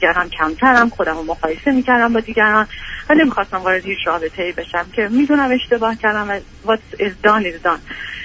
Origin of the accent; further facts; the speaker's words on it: Iran; moved away as an adult; من 34 سالمه، تقریبا 10 سال خارج از ایران هستم.